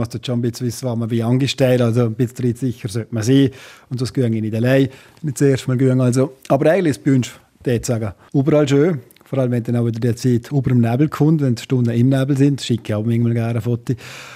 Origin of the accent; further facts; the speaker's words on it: Triesenberg, Liechtenstein; Das ist meine Heimat, mein Zentrum und da fühle ich mich wohl.